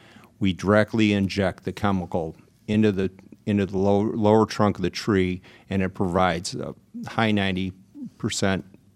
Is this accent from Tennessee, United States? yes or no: no; Grand Rapids, Michigan, United States; I'm a native of Grand Rapids, Michigan. I've seen what it's done in my hometown in just the last 3-4 years.